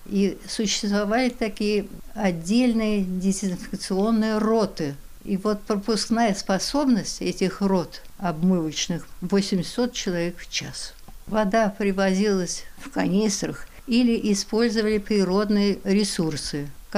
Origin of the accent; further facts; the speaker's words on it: Tambov, Tambov Oblast, Russia; а девочки, москвичи, они остались дома, а я из Тамбова.